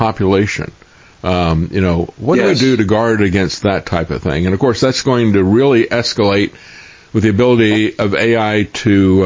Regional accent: Florida, United States; and that was forefront of our mind, especially growing up in Florida.

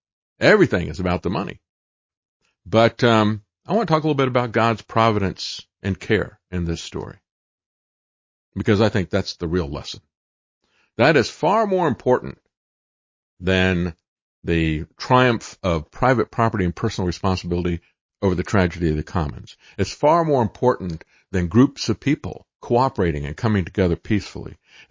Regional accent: United States; I'm from America. I'm just an American.

